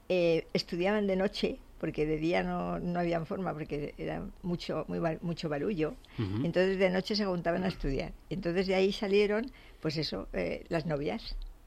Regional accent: Zaragoza, Aragon, Spain; now in Madrid, Spain; Zaragoza, que es donde vivían ellos, y hasta que me casé, y nos casamos, y entonces vine otra vez a Madrid, y ya me considero más madrileña que ya llevo más años aquí

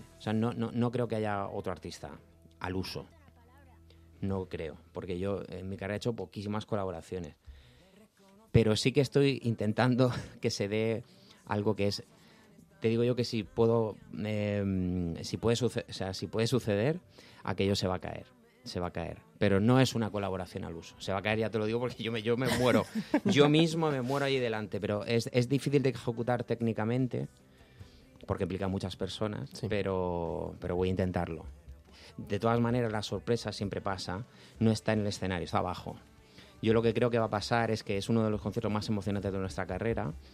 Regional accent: Region of Murcia, Spain; Soy murciano.

